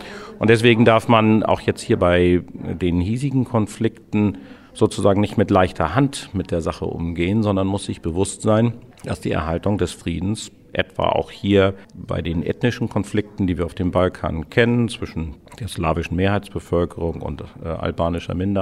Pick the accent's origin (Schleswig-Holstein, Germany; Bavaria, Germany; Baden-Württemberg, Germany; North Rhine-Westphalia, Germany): Schleswig-Holstein, Germany; ich komme aus Rendsburg-Eckernförde in Schleswig-Holstein.